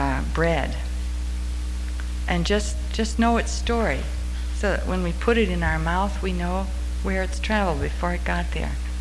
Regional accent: Midwest, United States; I grew up myself on the Midwestern plains, and so I sort of always had, we always had a big garden

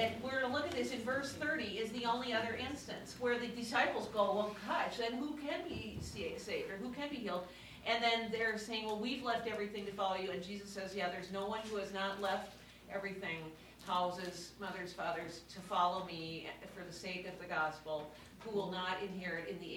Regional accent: Northfield, Minnesota, United States; I grew up in Northfield, Minnesota. We have Defeat of Jesse James Day, because we defeated Jesse James.

